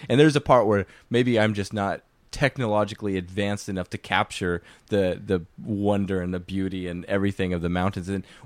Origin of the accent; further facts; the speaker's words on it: Spokane, Washington, United States; But then I'm from Spokane, Washington. And Spokane means Children of the Sun.